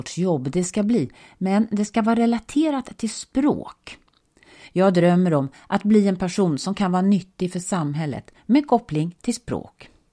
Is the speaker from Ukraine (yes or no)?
yes; Ukraine; jag säger att jag kommer från Ukraina